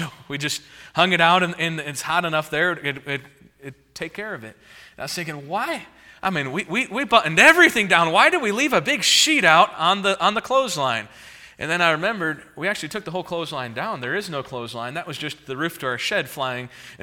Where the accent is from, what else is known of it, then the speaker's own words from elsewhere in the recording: Indiana, United States; also born or lived in Belize; we had a little 20-acre lake we'd go fishing on growing up in Indiana outside of Chicago.